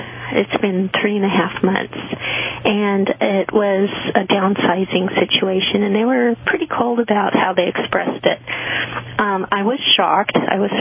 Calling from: California, United States; I'm calling from California.

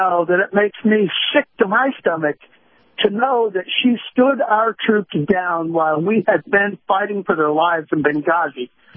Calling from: Tampa, Florida, United States; I'm calling from Tampa.

